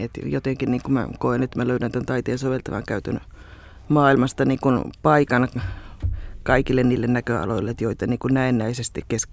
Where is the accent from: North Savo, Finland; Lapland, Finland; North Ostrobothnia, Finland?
North Savo, Finland; Pielavesi; moved away as an adult; Mutta Pielavedellä olen syntynyt ja kasvanut ja kirjoittanut sieltä ylioppilaksi.